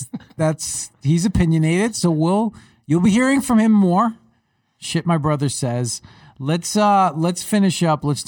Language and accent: English; New York, United States; moved away; Island. I spoke like that at one time, but I got out of Long Island early enough to where you only hear my accent certain words.